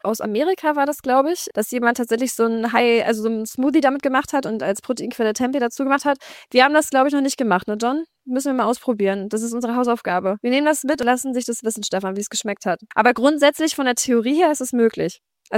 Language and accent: German; Lübeck, Schleswig-Holstein, Germany; Ich komme aus Lübeck